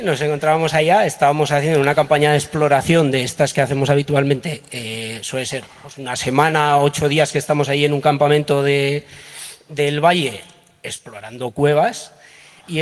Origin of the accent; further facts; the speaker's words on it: Abárzuza, Navarre, Spain; Soy de Abarzuza, como mi apellido, precisamente.